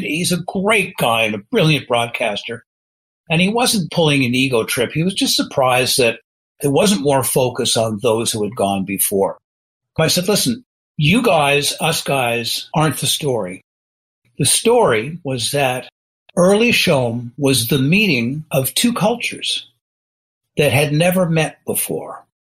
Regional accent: Westmount, Quebec, Canada; And back then I was a bloke from Westmount. I used to go and smoke a joint during French class because I wasn't interested, like most Anglo kids did back then in the 60s.

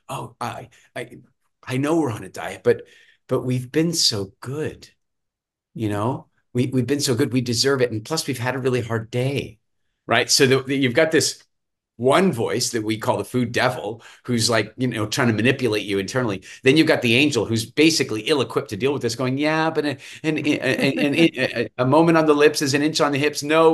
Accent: Canada; also born or lived in South Africa; I'm originally from Canada, South Africa, but then Canada.

